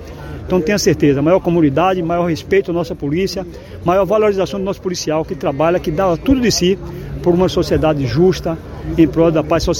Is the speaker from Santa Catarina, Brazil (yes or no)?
no; Serrinha, Bahia, Brazil; Eu que sou quase de Feira, sou daqui de Serrinha e vivo sempre aqui.